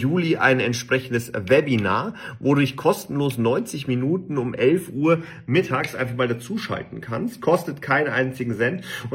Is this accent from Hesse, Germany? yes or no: no; Bavaria, Germany; ich bin mehr so der Mensch, natürlich als Bayer so Berge, Sonnenschein